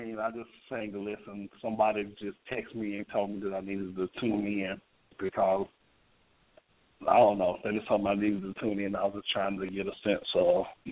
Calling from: Memphis, Tennessee, United States; calling from Memphis.

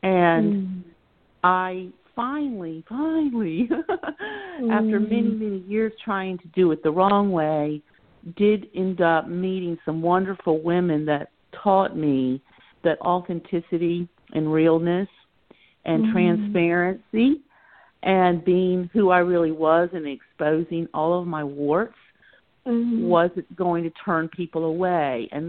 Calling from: Hereford, Maryland, United States; also born or lived in Southern US; I'm calling also from the Hereford area.

